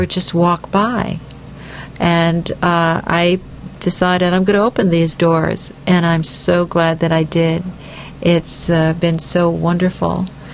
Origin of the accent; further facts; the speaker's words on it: Ohio, United States; also born or lived in France / New York; I grew up in Ohio. There weren't any Indians there. And I lived in France for a number of years.